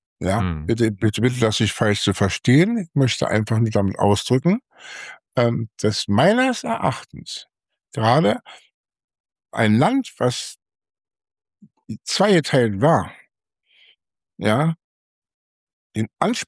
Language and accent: German; North Rhine-Westphalia, Germany; Hier am Niederrhein in meinem Heimatort